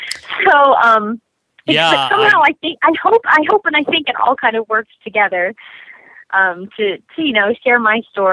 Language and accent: English; Eagan, Minnesota, United States; Sure. I'm originally from a town called Eagan, Minnesota, which is a suburb of Minneapolis. It's about 20 minutes south of the city.